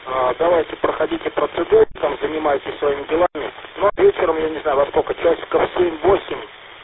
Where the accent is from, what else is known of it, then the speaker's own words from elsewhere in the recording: Volgograd, Volgograd Oblast, Russia; Я из Волгограда, с Кировского района, со Сталинского поселка, там родился, там живу